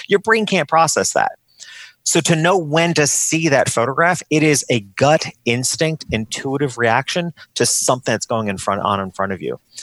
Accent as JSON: {"language": "English", "town": "Hopewell Junction", "region": "New York", "country": "United States", "tie": "born or raised there", "said": "The first few years I tried to build this type of business in my hometown of Hopewell Junction, New York, and it was never going to fly there."}